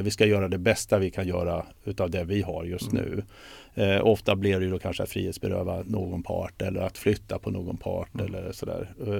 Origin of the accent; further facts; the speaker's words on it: Sweden; born there; Jag är ju född i Sverige och har alla de bästa förutsättningarna och sådär.